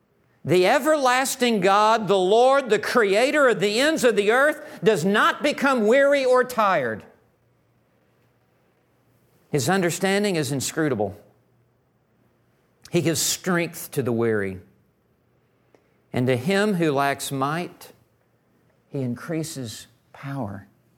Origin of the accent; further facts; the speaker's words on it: Memphis, Tennessee, United States; When I went off to college a million years ago, I grew up in Memphis, Tennessee.